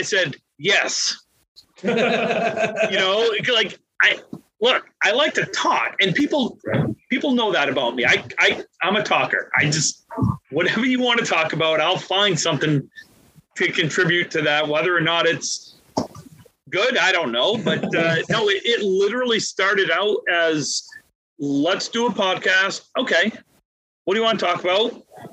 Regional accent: Maine, United States; it's just you and I, and we're from Maine.

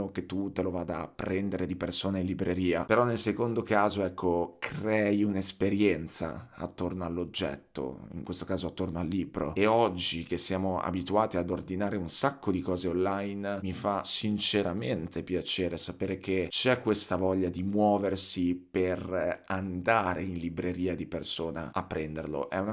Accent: Bologna, Emilia-Romagna, Italy; qui a Bologna, nella mia città, solo perché io sono di Bologna e perché amo alla follia Bologna, amo alla follia la mia città.

